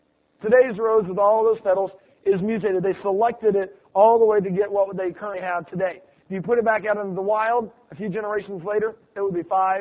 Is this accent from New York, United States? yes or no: no; Illinois, United States; born there; But I was born in Illinois, corn country, and they got a lot of different kinds of corn.